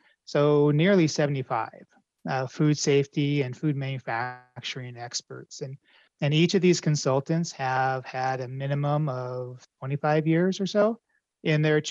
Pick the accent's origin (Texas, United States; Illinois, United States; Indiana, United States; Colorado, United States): Colorado, United States; And around the same time, in my home state of Colorado, recreational cannabis became legal.